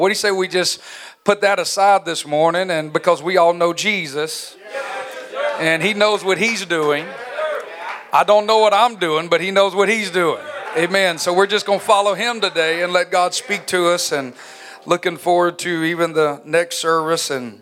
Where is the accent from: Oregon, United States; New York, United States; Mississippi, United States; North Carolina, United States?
Mississippi, United States; accent: Southern; I'm from Mississippi. I'm going to have a different accent. I'm Southern.